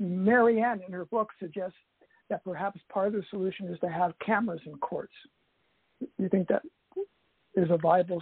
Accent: Canada; Now, one of the things that, I found interesting as a Canadian is that in most of your states, judges are allowed to run for re-election

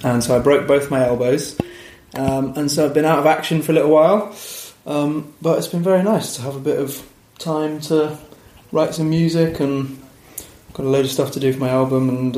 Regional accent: Manchester, North West England, United Kingdom; I'm from Manchester, which is how we know each other, right?

